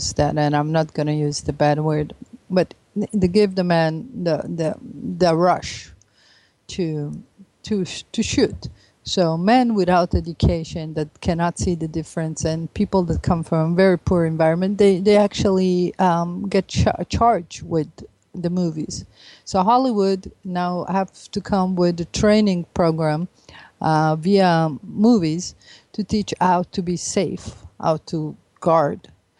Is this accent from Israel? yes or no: yes; Israel; now in United States; you know me, I'm Israeli, but I'm an American too. And my training in Israel to be a child that goes around and, you know, run to the shelter at 5 years old gave me some perspective.